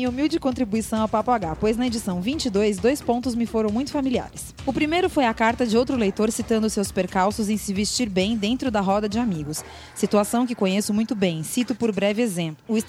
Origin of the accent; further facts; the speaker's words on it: Salvador, Bahia, Brazil; sou soteropolitano.